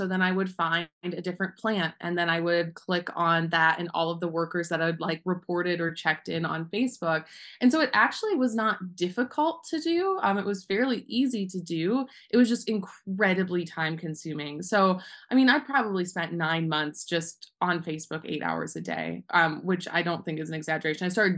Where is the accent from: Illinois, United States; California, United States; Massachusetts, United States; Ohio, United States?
Ohio, United States; now in Tucson, United States; I'm an artist and educator currently living in Tucson, Arizona, but I'm from rural Ohio. So I grew up in the Rust Belt